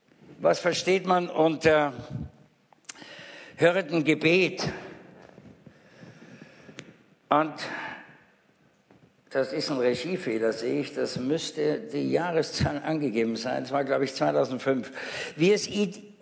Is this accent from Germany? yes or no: no; Eastern Austria, Austria; Also ich bin Österreicher, ich komme nicht aus dem Westen, sondern aus dem Osten.